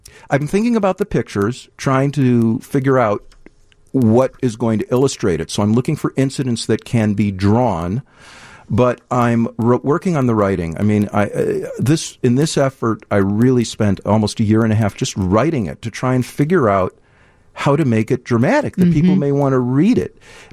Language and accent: English; Deerfield, Illinois, United States; now in Evanston, United States; I grew up in Deerfield. I live in Evanston